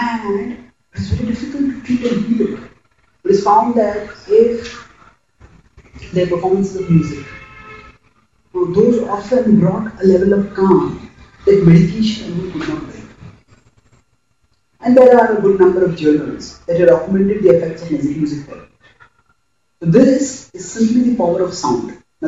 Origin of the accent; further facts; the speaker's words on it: Mumbai, Maharashtra, India; So I come from Mumbai, India